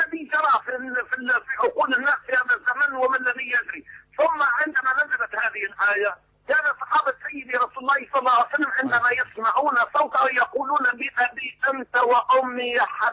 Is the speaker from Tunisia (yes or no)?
yes; Tunisia